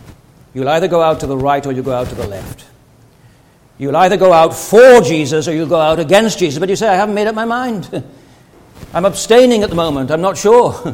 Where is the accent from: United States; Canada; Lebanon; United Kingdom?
United Kingdom; Wales; Now, I'm Welsh, as you know